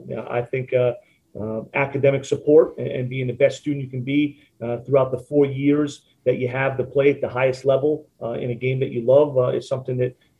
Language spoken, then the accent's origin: English; Long Island, New York, United States; starting, at Springfield and growing up on Long Island with, my high school coaches and some of the mentors I've had